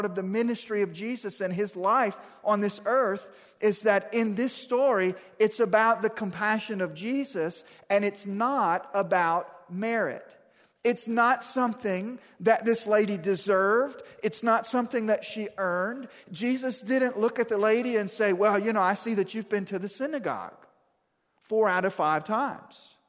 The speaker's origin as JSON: {"language": "English", "region": "Louisiana", "country": "United States", "tie": "born or raised there", "said": "we grew up in Louisiana"}